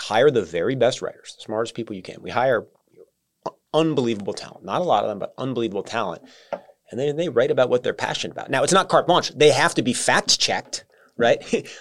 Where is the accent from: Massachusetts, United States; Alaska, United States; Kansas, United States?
Massachusetts, United States; Boston; born or raised there